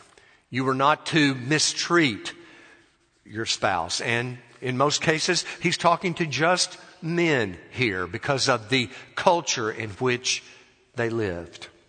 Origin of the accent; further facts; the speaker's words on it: Arkansas, United States; you don't have to comment at all about what you think about my home state. I can tell it like it is because I'm from Arkansas.